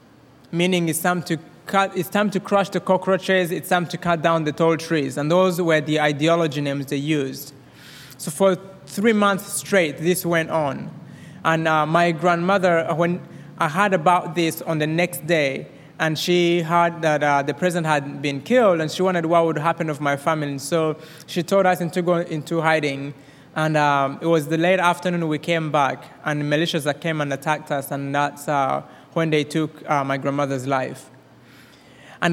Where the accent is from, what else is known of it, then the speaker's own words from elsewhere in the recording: Rwanda; accent: Rwandan; also born or lived in Minnesota; now in Boone, United States; And so from Rwanda, if you already, how many of you think I have an accent right now? So that's my Rwandan accent.